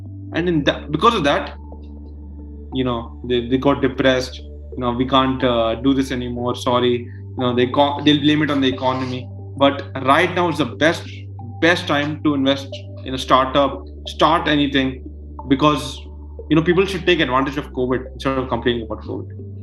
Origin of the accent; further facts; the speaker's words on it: Nigeria; I'm not primarily from India. I study in the UK, but my hometown where I stay is Nigeria actually.